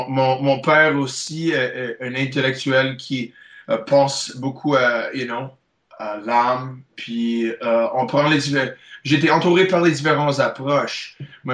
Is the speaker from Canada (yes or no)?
yes; Montreal, Quebec, Canada; je suis Montréalais. C'est une partie de ma culture. Et je suis tellement une partie de cette culture ici au Québec aussi.